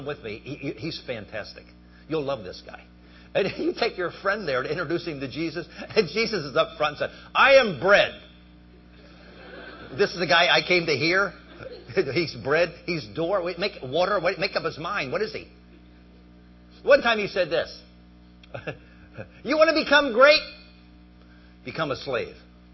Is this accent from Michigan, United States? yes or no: no; Pennsylvania, United States; where are you from? I said, I'm from Pennsylvania.